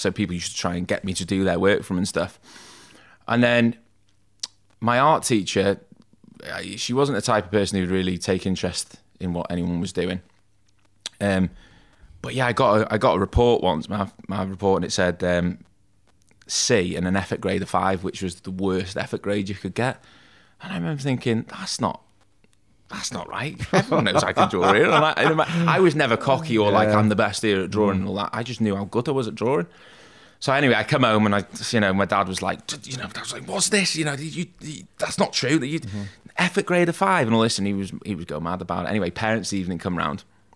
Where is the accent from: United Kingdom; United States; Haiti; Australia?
United Kingdom; Wales; I'm from North Wales, which is probably about 45 minutes down the road from here. Lived in a place just outside of... Have you ever heard of Rhyl?